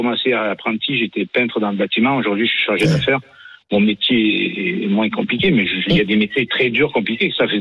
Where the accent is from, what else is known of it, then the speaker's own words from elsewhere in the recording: Quebec, Canada; moi, je suis d'origine du Québec, et chez moi, la retraite est à 67 ans depuis longtemps.